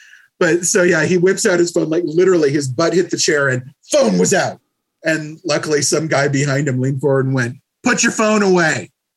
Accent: New York, United States; I'm from New York, and so I know that it's okay.

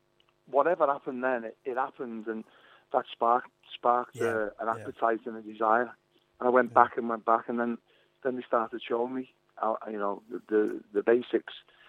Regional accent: Liverpool, North West England, United Kingdom; I'm coming from Liverpool as well, because there's no wrestlers from Liverpool. It was all Manchester, Wigan, Bradford, Leeds. So that coming from Liverpool at the time, it was like incredibly hard.

